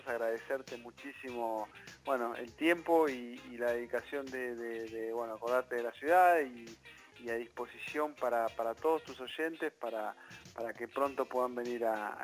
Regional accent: Necochea, Buenos Aires Province, Argentina; born there; Yo nací en Necochea, sí.

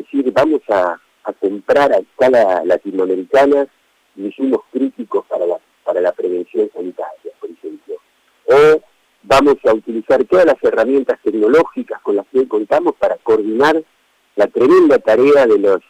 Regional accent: Argentina; yo ahora como representante argentino

